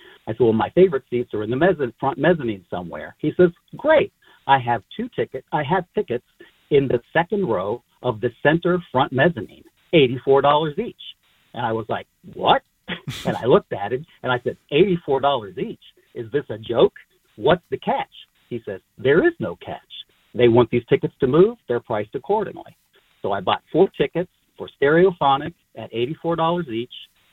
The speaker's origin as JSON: {"language": "English", "town": "New York City", "region": "New York", "country": "United States", "said": "Well, I'm a New Yorker, and I don't feel we should have to ever pay full price."}